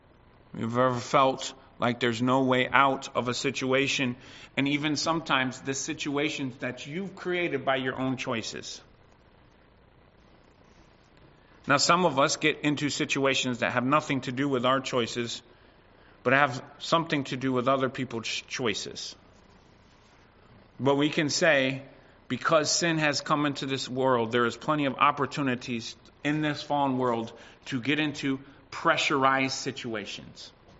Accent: Illinois, United States; we grew up near Chicago, and my father took us to a museum of science and industry

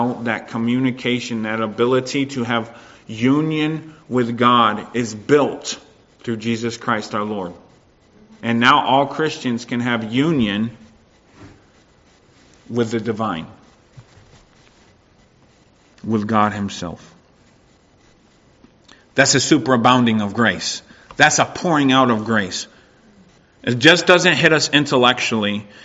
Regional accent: Canada; I don't fret and I don't fear about us losing rights and privileges as Canadian citizens

